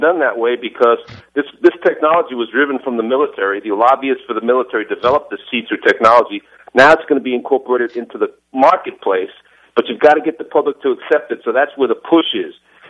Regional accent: South Bronx, New York, United States; now in California, United States; I'm from the South Bronx. I'm out here in California now

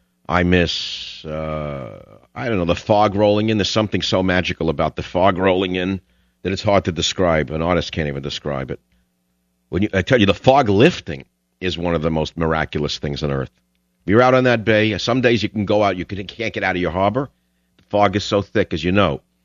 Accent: San Francisco, California, United States; I'm not in my hometown of San Francisco. You know, it's such a beautiful city.

